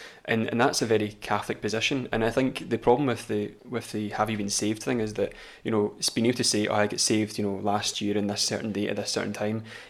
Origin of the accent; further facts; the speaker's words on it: Paisley, Scotland, United Kingdom; I didn't really like him because I'm from Paisley.